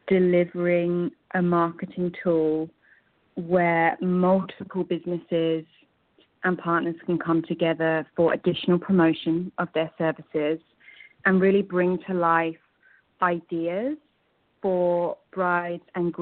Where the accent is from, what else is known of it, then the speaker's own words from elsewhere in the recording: United Kingdom; now in United States; I have to say, I'm British, but I've never seen it.